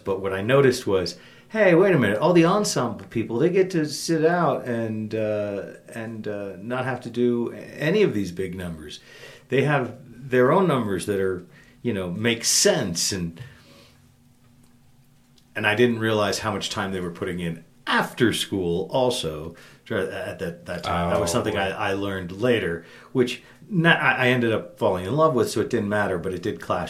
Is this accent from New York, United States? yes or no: yes; New York City, New York, United States; also born or lived in Maryland; I'm originally from New York City, once upon a time, is where I started out. And then went to school in Western Maryland, Frostburg State University